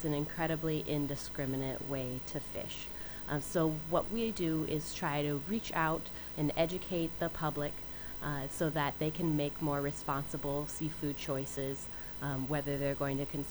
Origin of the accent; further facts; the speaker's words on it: Ohio, United States; I'm from Ohio, a pretty landlocked state, but you don't have to grow up near the ocean or on the ocean to be a deep lover of the ocean.